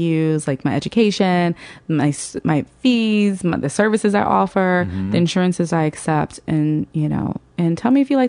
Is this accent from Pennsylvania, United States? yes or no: no; Atlanta, Georgia, United States; Yeah, no, I grew up in Atlanta, actually.